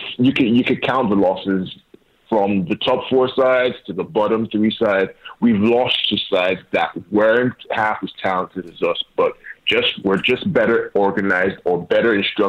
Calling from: Nigeria

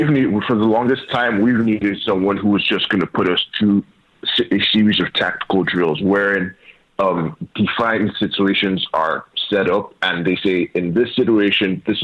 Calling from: Nigeria

